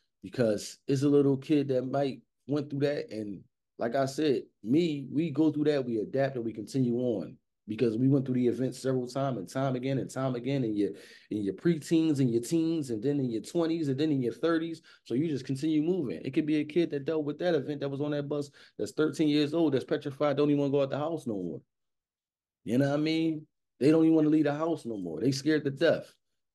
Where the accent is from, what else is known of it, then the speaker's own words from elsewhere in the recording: Philadelphia, Pennsylvania, United States; And growing up in Philadelphia, an event like this is scary for me now that I have kids